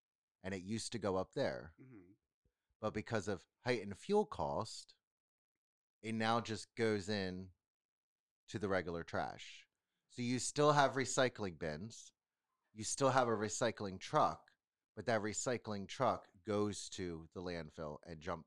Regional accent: Pennsylvania, United States; I'm from Pennsylvania.

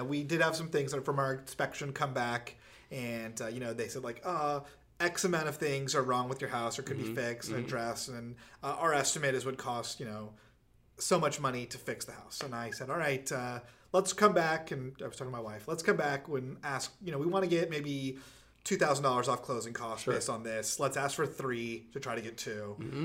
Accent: Texas, United States; I'm a Texan and it doesn't matter, you know, what happens anywhere else.

